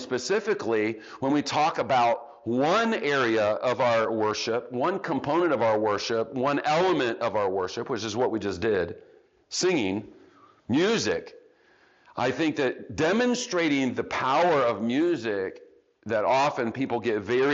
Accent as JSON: {"language": "English", "town": "Kansas City", "region": "Missouri", "country": "United States", "said": "And so I'm not a Packers fan, even though I live in Wisconsin, okay, because I'm from Kansas City."}